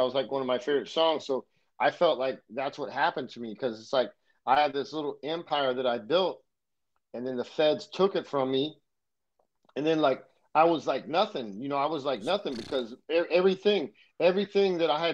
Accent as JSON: {"language": "English", "country": "United States", "said": "I can speak critically about America because I'm an American, and there's a lot of advantages to this country"}